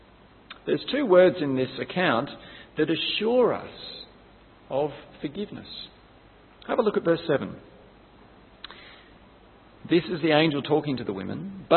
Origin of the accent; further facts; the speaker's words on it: Sydney, New South Wales, Australia; I grew up in Sydney, not far from where the 2000 Olympics were held.